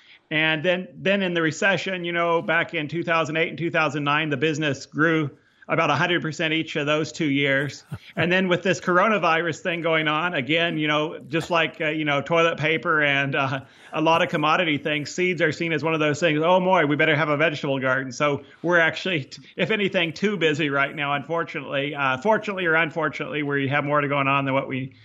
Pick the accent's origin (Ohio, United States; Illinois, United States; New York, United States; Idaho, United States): Idaho, United States; Nampa; Yeah, I started out in the Boise Valley, actually right on the Oregon side of the border from Idaho. I was born in Napa, Idaho, near Boise.